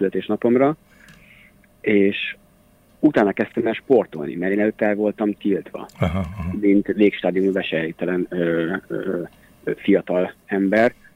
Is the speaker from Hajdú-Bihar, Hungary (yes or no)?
yes; Hajdúböszörmény, Hajdú-Bihar, Hungary; azt én annól azért találtam meg, mert Hajdúböszöményből származom.